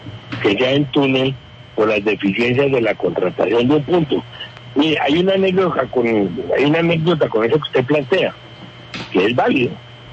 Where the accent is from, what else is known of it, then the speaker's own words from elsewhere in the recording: Bogotá, Colombia; como bogotano de 69 años de estar aquí volteando por esta ciudad